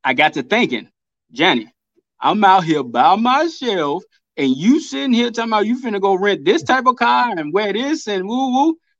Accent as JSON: {"language": "English", "town": "Chicago", "region": "Illinois", "country": "United States", "said": "If you come to Chicago, where I'm from"}